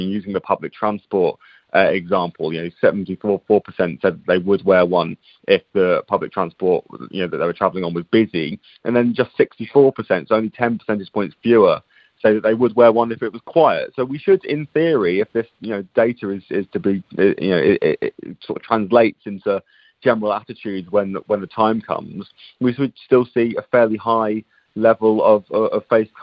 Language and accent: English; United Kingdom; us, I guess, as the British public, to pin the blame on our neighbours and others.